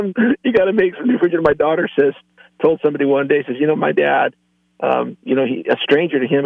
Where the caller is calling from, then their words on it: Plymouth, California, United States; Beautiful downtown Plymouth, California. I'm on my way to San Andreas this evening for my granddaughter's birthday party.